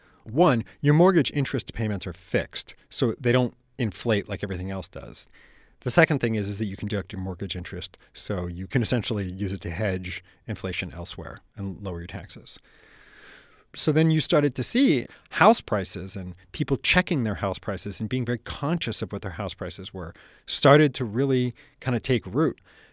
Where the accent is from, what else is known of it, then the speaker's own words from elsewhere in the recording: San Francisco, California, United States; I grew up in San Francisco in a Victorian house in Noe Valley.